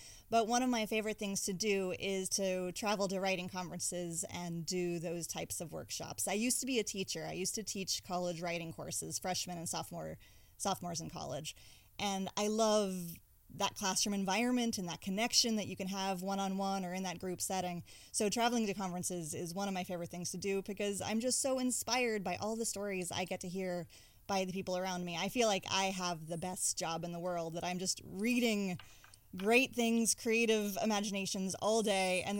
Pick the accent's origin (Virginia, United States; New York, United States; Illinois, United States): Virginia, United States; Roanoke; I grew up in Roanoke. I like to say I was born and raised there, though I'll fully admit the first 10 months of my life, which I do not remember, I did not live in Roanoke. However, at about 10 months of age, I moved to Roanoke and I lived there through my graduation of high school.